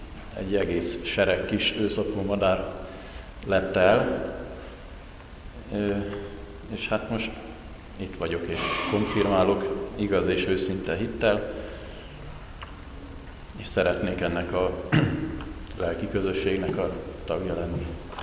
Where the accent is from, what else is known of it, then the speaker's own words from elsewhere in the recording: Keszthely, Zala, Hungary; born there; Keszthelyen születtem. Római katolikus hitvallású család gyermekeként, de szüleim nem neveltek hitben